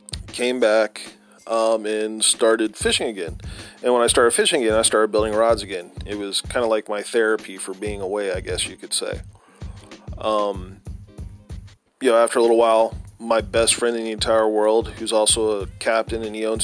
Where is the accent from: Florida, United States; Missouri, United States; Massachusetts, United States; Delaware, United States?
Florida, United States; I grew up in the Treasure Coast area, which is the Indian River, St. Lucie, Martin County areas. And I fished the state of Florida my whole entire life.